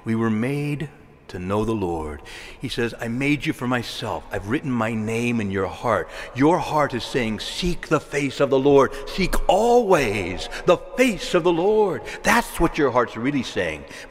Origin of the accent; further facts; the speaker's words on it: Chicago, Illinois, United States; in his hometown of Chicago, and it's my hometown as well, where I was born